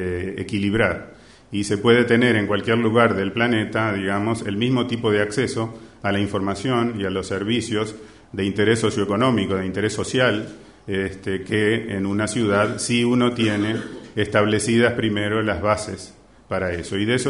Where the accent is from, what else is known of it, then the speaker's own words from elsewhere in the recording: Uruguay; como uruguayo